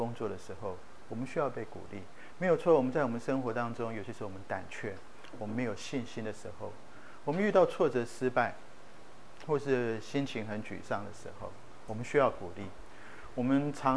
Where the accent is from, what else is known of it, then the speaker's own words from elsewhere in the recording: Taiwan; 我们小时候在台湾他们学钢琴是老师就拿一把尺在旁边